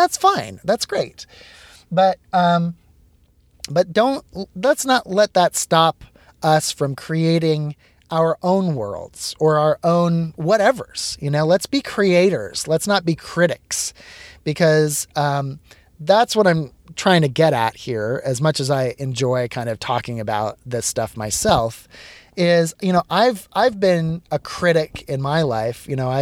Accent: Seattle, Washington, United States; I'm from Seattle, so people are rooting for the Seahawks.

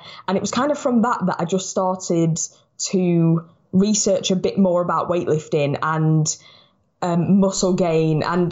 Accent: Blackpool, North West England, United Kingdom; moved away as an adult; now in London, United Kingdom; I'm currently living in London. I'm originally from Blackpool up in the north, but last year I decided I'm going to take the leap and I'm going to move to London

